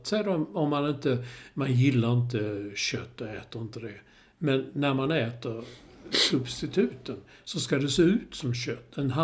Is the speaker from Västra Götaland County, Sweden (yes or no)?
no; Malmö, Skåne, Sweden; Jag är en Malmöbo kan man säga.